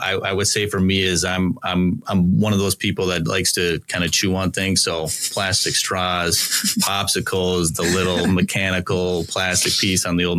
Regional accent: Sartell, Minnesota, United States; So I grew up in the St. Cloud area, Sartell, small city next to that.

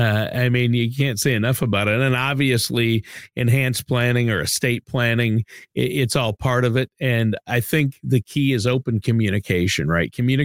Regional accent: Minnesota, United States; I know in where I grew up in Minnesota, in the farm country in southern Minnesota, the flat plains

